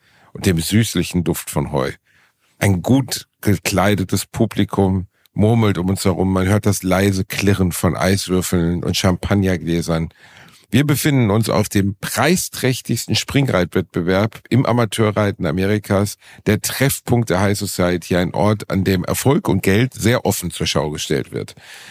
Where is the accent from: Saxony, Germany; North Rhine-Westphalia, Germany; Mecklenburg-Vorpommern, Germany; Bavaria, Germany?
North Rhine-Westphalia, Germany; Gelsenkirchen; ich komme aus Gelsenkirchen-Rottau. Das nennt man ja auch die Upper East-Zeit des Ruhrgebiets.